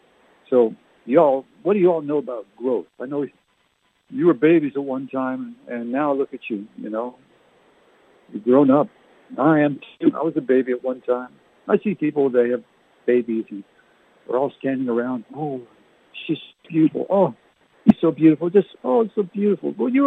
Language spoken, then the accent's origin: English; New Brunswick, Canada; We used to play in Canada growing up in New Brunswick.